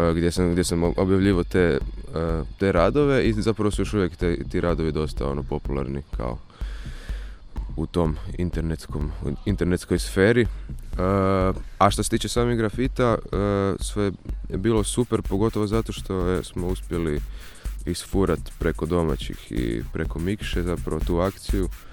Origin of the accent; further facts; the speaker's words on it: Karlovac, Karlovac County, Croatia; tih godina je to baš isto kod nas u Karlovcu postalo malo popularnije